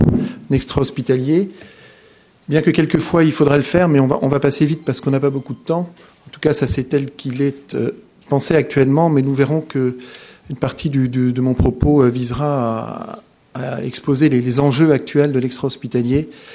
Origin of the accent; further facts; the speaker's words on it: Grand Est, France; en tant qu'Alsacien, on est amené beaucoup à travailler ensemble sur le territoire barinois